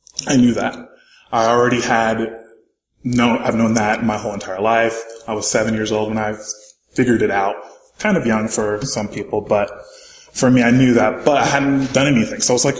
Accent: North Carolina, United States; Yes, I'm from North Carolina. I'm going to go to BYU.

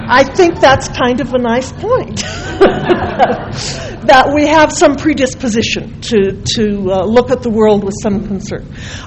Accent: Utah, United States; and I thought about my growing up in Carbon County in Utah, which is only 20% Mormon

